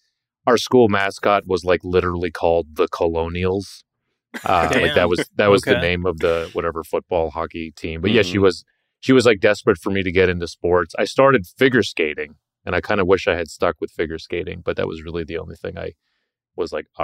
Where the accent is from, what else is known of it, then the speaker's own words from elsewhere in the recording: Boxborough, Massachusetts, United States; also born or lived in Boston; I was born in Boston, but grew up in a extremely boring suburb called Boxborough, Massachusetts.